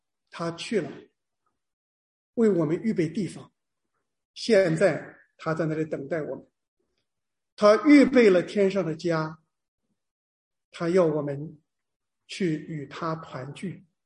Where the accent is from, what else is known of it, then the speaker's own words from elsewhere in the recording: China; 我是个中国人